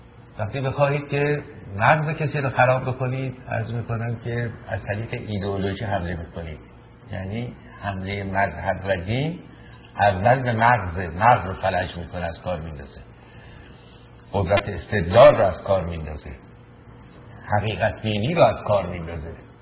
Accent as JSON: {"language": "Persian", "country": "Iran", "said": "این زبان پارسی دری که من به شما امروز سرمون بالا میگیریم و این ما ایرانی هستیم"}